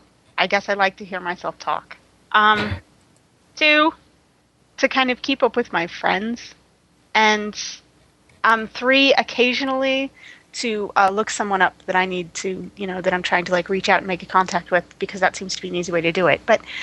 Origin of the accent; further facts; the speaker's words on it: Colorado, United States; Whenever I tell people I'm from Colorado, they're like, oh, I can never live there. It's so cold.